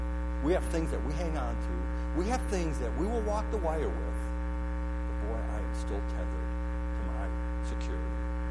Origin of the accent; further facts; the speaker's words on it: Detroit, Michigan, United States; I'm from Detroit, Michigan. You guys probably know that.